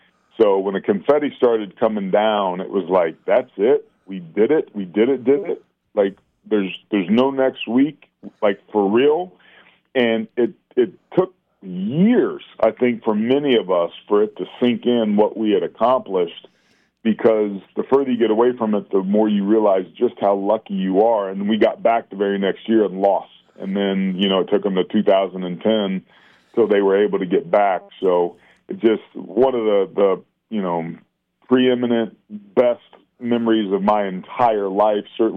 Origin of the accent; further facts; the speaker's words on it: California, United States; growing up in California